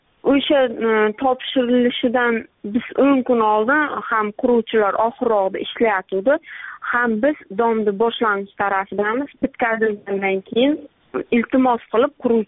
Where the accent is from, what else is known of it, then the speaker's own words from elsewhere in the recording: Angor, Surxondaryo Region, Uzbekistan; born there; 1990 yil 16 aprelda Angor tuman Gulzor mahallasida tug'ilganman.